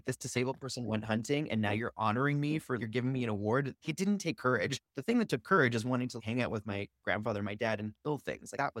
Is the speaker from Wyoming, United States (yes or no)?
yes; Wyoming, United States; So growing up in Wyoming, my dad and his brothers are very much men who like to hunt and to fish.